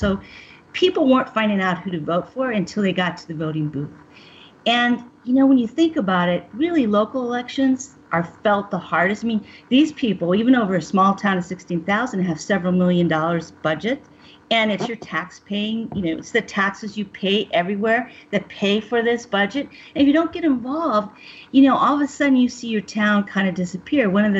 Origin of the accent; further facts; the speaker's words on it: Mexican border, United States; also born or lived in New York / Washington, D.C.; ever since I was in New York there for 20 years and ended up going back to my hometown on the Mexican border of about 16,000 people.